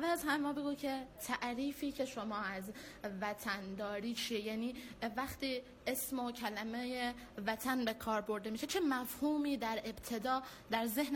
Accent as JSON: {"language": "Persian", "country": "Afghanistan", "said": "من میشم یک فرد افغانستانی"}